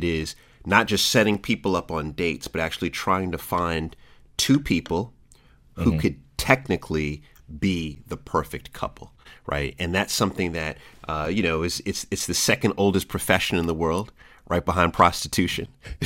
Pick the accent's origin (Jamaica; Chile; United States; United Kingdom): Jamaica; And I'm Jamaican, you know, I have more than one job.